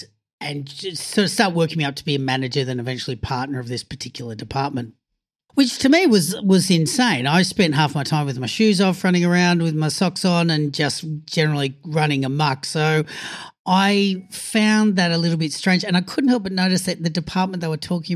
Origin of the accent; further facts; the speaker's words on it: Sydney, New South Wales, Australia; I grew up in Sydney, Australia, down in the Shire